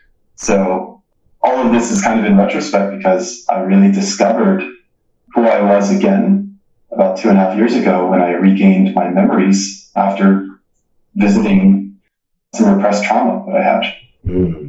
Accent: California, United States; I grew up in a suburb of Los Angeles, single son to a single mother

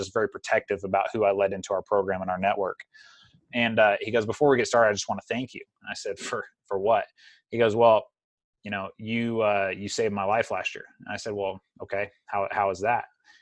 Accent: Tribune, Kansas, United States; I'm a small town kid. I grew up in Tribune, Kansas, 900 person town, 21 people in my graduating class. Like I grew up 15 miles out in the country.

